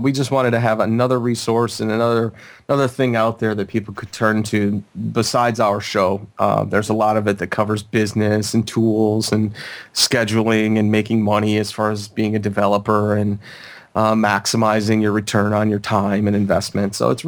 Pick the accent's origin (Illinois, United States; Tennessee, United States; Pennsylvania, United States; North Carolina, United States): Illinois, United States; Chicago; I grew up in Chicago, so I was a W guy growing up.